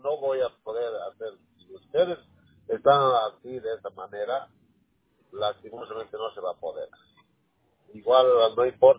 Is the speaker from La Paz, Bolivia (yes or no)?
no; Tarata, Cochabamba, Bolivia; Yo soy de la provincia de Esteban Arce, Tarata.